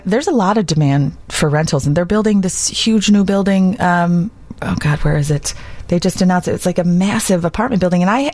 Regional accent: Chicago, Illinois, United States; born there; I was born in Roseland

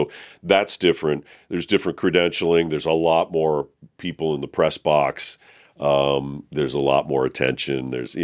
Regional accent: Boston, Massachusetts, United States; moved away; I mean, I've lived here since 1985. Most people who know me well know that I grew up in Boston.

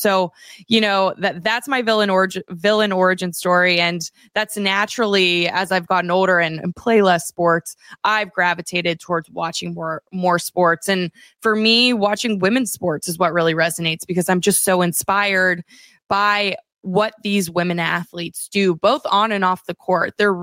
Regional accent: Pittsburgh, Pennsylvania, United States; So I'm from Pittsburgh, PA. I'm from a big family. I'm one of eight kids.

